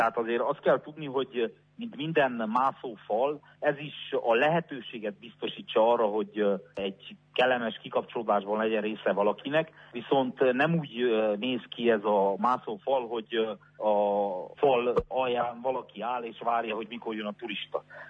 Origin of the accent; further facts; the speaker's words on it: Gheorgheni, Harghita, Romania; Én gyergyóiként a megyei önkormányzatban alelnöki tisztséget töltök be